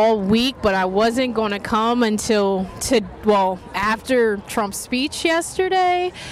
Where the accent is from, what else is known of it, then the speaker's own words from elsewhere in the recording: Wilmington, Delaware, United States; I'm from Wilmington, Delaware.